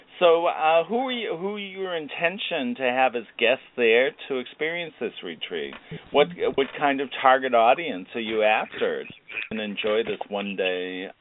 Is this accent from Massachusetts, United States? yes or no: yes; Boston, Massachusetts, United States; now in Los Angeles, United States; I'm from Boston originally, and when I moved out here 25 years ago